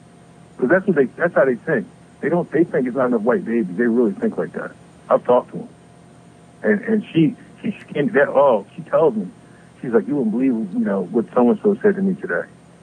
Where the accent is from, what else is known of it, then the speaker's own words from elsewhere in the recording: Northeast, United States; she's from Connecticut, you know, and I'm from the Northeast